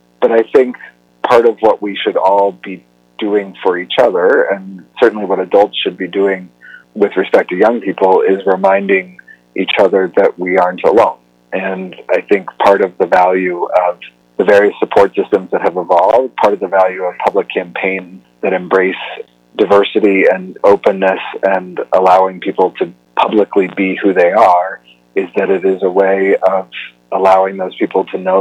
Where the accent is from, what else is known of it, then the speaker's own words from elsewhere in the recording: Colorado, United States; And I was born and raised in Colorado. I was 15 years old and a sophomore in high school when Amendment 2 passed here.